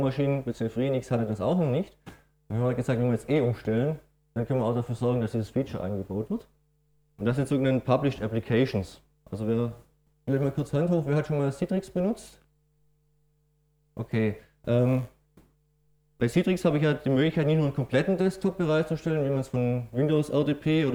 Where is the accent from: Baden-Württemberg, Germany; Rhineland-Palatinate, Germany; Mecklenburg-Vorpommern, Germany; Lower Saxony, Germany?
Baden-Württemberg, Germany; accent: Swabian; Man hört vielleicht bei meinem Dialekt auch ein bisschen raus. Ich komme auch aus der schwäbischen Region.